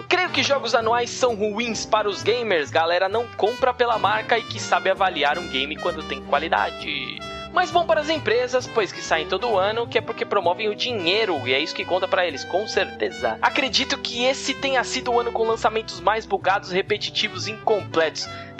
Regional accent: Embu, São Paulo, Brazil; nós dois somos do Imbu.

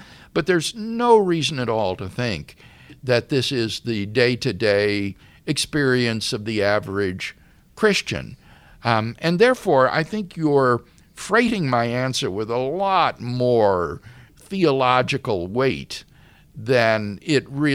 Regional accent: Keokuk, Iowa, United States; also born or lived in Peoria; But that doesn't undermine my knowledge that I was born in Peoria, Illinois and raised in Keokuk, Iowa.

